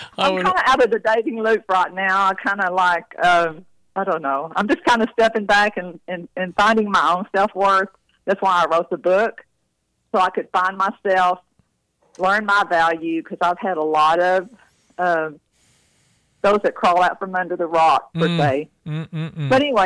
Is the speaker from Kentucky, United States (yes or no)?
no; Texas, United States; We're from Texas.